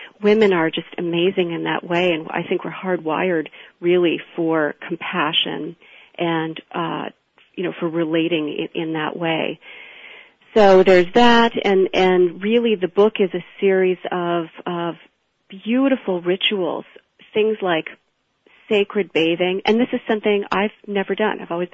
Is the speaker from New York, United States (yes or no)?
yes; New York City, New York, United States; now in Redmond, United States; I live in Redmond, Washington, and I'm from New York, originally New York City. So I've used to just that just buzz of people and getting together all the time and it's so different out here.